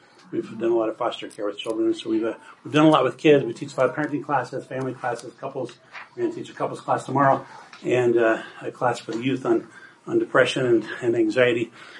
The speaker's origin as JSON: {"language": "English", "town": "Inkom", "region": "Idaho", "country": "United States", "tie": "born or raised there", "said": "We're from Pocatello. I was raised in Income, raised with 9 siblings in a 2-bedroom house with no indoor plumbing, up Buckskin, or up Rabbit Creek, if you have any idea where that is."}